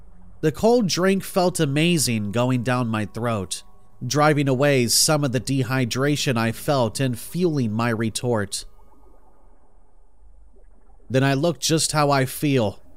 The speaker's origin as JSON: {"language": "English", "town": "Portsmouth", "region": "New Hampshire", "country": "United States", "moved": "as an adult", "said": "I'm originally from New England, having been born in Portsmouth, New Hampshire. When I graduated high school, I decided that I didn't want to spend my entire life living in the same area I had been born in."}